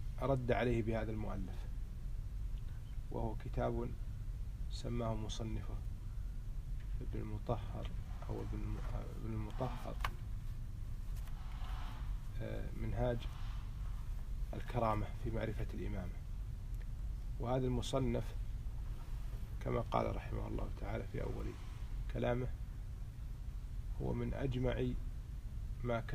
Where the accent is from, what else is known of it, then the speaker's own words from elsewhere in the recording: Kuwait; في تغيير مسمى شارع عندنا في الكويت كان باسم الشعبي